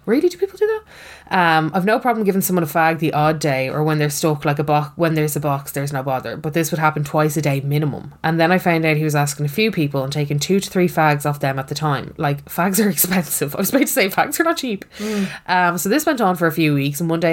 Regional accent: County Cavan, Ireland; And I'm from Cavan.

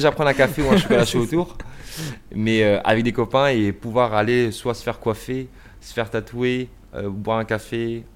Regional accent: Rennes, Brittany, France; born there; je l'avais par la naissance, comme je suis né à Rennes.

